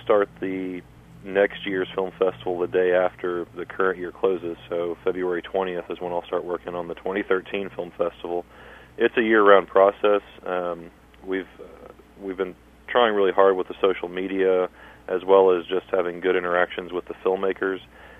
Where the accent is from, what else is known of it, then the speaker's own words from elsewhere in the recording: Louisville, Kentucky, United States; So I didn't have a place to show my own films since I'm from Louisville.